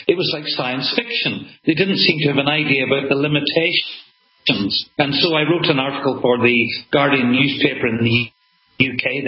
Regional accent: Northern Ireland, United Kingdom; because I'm from Northern Ireland and we know about bomb disposal.

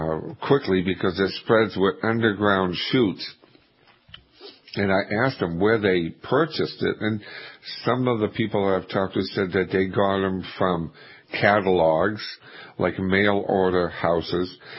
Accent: Maine, United States; Well, unfortunately, I grew up in Maine, and that is not hardy there.

